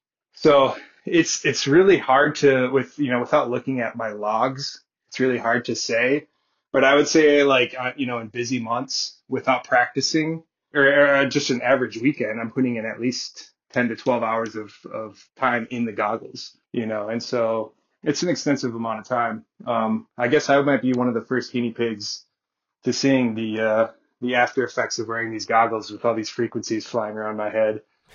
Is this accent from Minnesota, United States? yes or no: yes; Elk River, Minnesota, United States; So I grew up snowmobiling. I'm from Elk River.